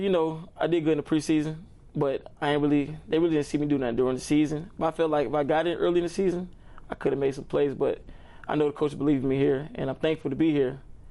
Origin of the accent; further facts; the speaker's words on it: Atlanta, Georgia, United States; I'm from Atlanta, Georgia. I went to Martin Luther King High School.